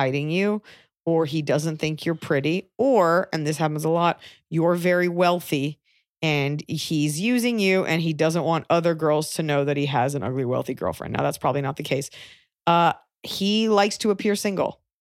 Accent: Australia; accent: Australian; Thank you for acknowledging my Australian accent.

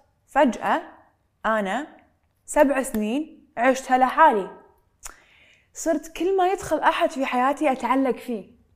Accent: Kuwait; moved away; أنا اللي طلعت من الكويت بس أبي أسس حياتي وأسست لنفسي حياة خارج الكويت ما كنت أسوي هالحياة لو كنت قاعدة في الكويت

